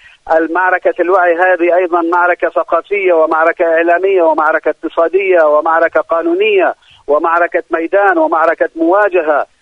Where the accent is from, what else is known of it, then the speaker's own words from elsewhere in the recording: Palestine; وفي القدس وفي بلدنا فلسطين سوف ترى الملايين